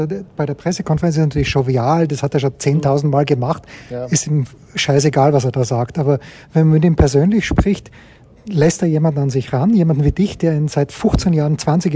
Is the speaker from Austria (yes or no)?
yes; Austria; als Österreicher